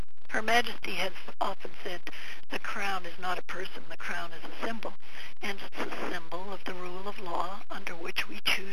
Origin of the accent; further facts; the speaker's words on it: British Columbia, Canada; I tried to make it one that would give a rather a quick impression of who we are as British Columbians.